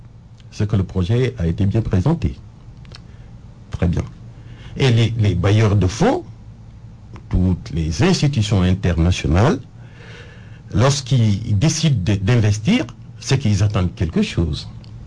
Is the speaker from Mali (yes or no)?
no; Tambacounda, Senegal; je suis natif de Tamba